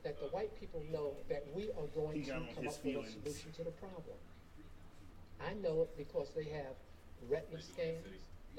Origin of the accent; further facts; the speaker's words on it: Brooklyn, New York, United States; First of all, I grew up in Brooklyn, and I saw...